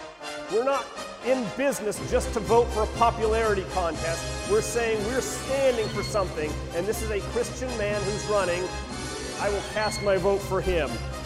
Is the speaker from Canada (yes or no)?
no; United States; And I do so as an American, a proud American, but also as a person.